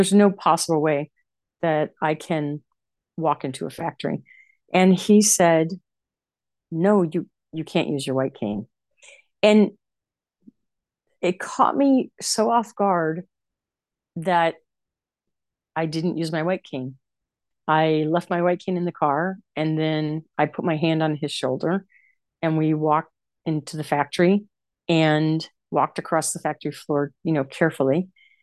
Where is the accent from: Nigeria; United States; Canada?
United States; Montclair, New Jersey; also born or lived in New York; now in Houston, United States; I basically lose my hometown, which is Montclair, New Jersey. We end up in Houston, Texas